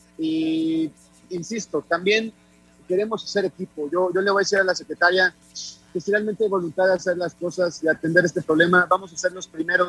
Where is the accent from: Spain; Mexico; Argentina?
Mexico; lo primero que le voy a pedir como mexicano pues es que el presidente ya tenga sensibilidad